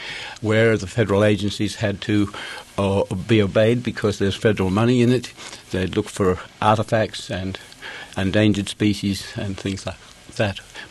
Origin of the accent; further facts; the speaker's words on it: Australia; I'm Australian in background